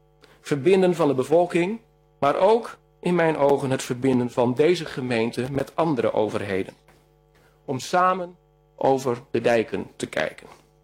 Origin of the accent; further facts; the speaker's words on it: Groningen, Netherlands; ik ben opgegroeid op het Groninger platteland. Op de grens van klei, veen en zand.